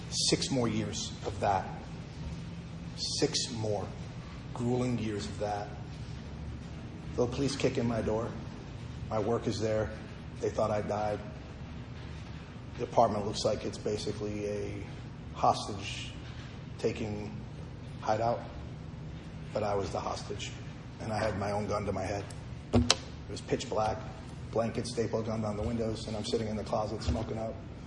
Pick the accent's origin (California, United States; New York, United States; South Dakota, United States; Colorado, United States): New York, United States; New York City; And I'm from New York City, I don't understand trees.